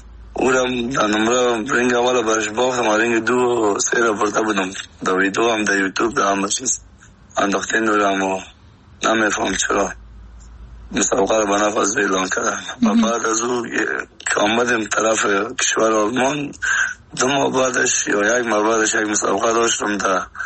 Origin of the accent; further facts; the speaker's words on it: Afghanistan; moved away as an adult; از سن خورترکی از 14 سالگی تا که از افغانستان برم آمدیم 20 ساله بودم